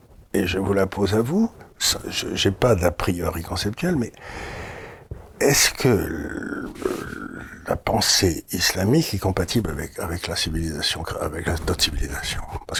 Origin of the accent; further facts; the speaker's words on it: Aleppo, Aleppo Governorate, Syria; born there; moi je suis né en Syrie, quand je suis né en Syrie, il y avait la moitié de la population d'Alep qui était chrétienne